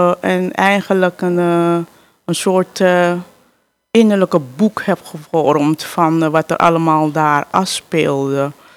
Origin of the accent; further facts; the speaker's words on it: Mungutapu, Marowijne, Suriname; also born or lived in Albina; Ik ben geboren in Albina, maar dat is puur ziekenhuis. Ik ben getogen in Mungutapu.